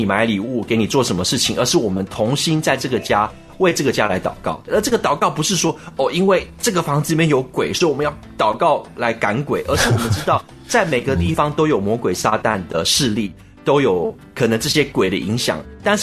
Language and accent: Chinese; China; 因为我们中国人常常也会去算命啊